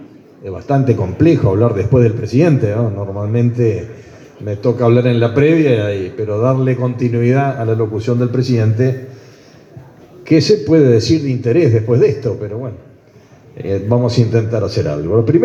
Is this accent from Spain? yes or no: no; Uruguay; born there; also born or lived in Brazil; luego de muchos años en Brasil yo me vine a Uruguay. Volví a Uruguay, después nací acá en Uruguay, pero me fui a Brasil unos cuantos años, retornando en la década del 90